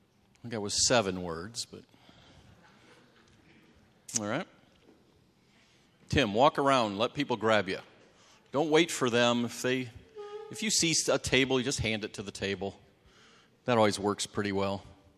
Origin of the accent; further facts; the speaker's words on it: United States; I think, I'm from America. Isn't that obvious? No. Could be Britain. Could be all sorts of other white places.